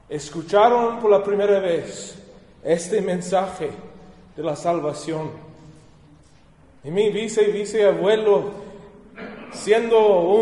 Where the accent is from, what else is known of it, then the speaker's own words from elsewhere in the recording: Sussex, New Brunswick, Canada; born there; Spanish is a second language; moved away; Yo nací en Canadá en el año 1981. En un pueblo, en una ciudad muy chiquita que se llama Sussex, New Brunswick, en el estado de Nuevo Brunswick.